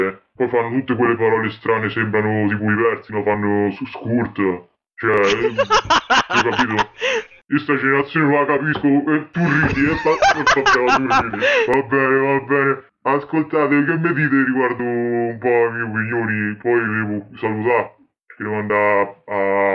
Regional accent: Rome, Lazio, Italy; Lazio, ho detto sono di Centucelle, mi pare, possibile?

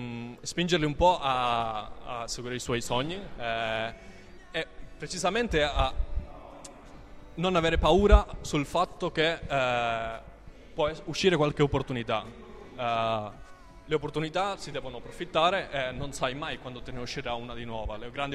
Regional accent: Barcelona, Catalonia, Spain; Italian is a second language; now in Italy; vengo da Barcellona.

